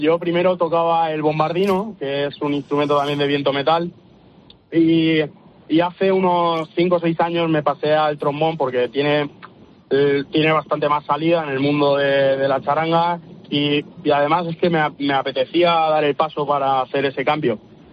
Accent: Alicante, Valencian Community, Spain; Nosotros somos de la Comunidad Valenciana, somos de Alicante.

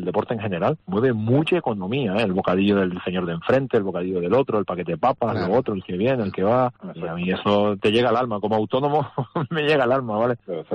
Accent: Canary Islands, Spain; soy canario y para mí son dos equipos de la tierra.

